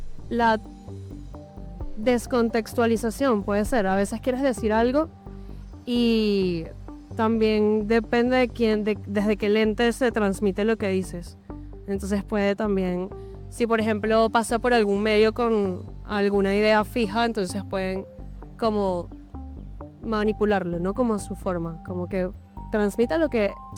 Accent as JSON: {"language": "Spanish", "country": "Venezuela", "moved": "yes", "said": "no soy de aquí, soy de Venezuela"}